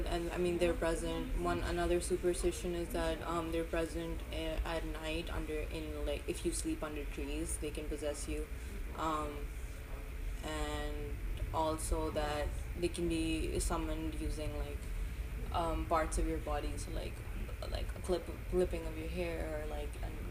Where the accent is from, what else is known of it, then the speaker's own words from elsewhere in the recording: Lahore, Punjab, Pakistan; Yeah, I grew up there. I've lived there my whole life.